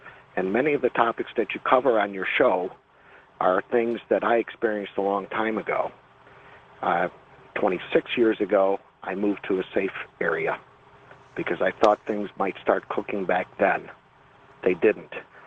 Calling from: Cleveland, Ohio, United States; Hi, George. Cleveland, Ohio.

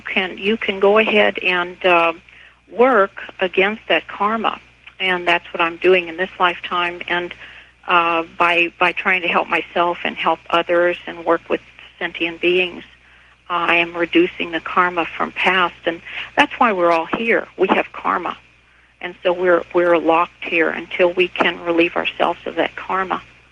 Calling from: Seattle, Washington, United States; Hi, I'm calling from Seattle area.

